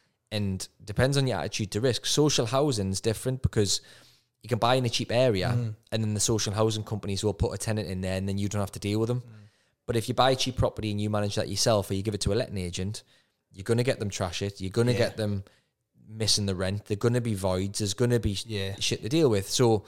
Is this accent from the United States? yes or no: no; Newcastle upon Tyne, North East England, United Kingdom; now in Wales; It's North Wales, by the way, just over the border, and I'm still a Geordie